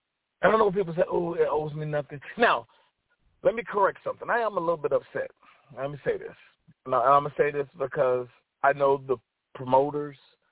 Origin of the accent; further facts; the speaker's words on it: United States; I don't really care about American R&B. I'm American.